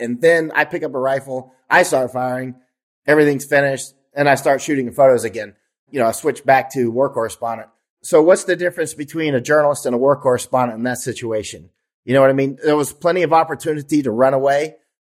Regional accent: United States; My family started coming to America in 1609. I'm not British. I'm American.

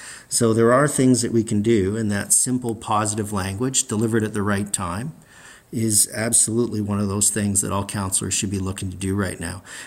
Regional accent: Mississauga, Ontario, Canada; I'm from Hazel McCallion country, and nobody in Mississauga ever forgot Hazel McCallion's response to the 1979 train derailment.

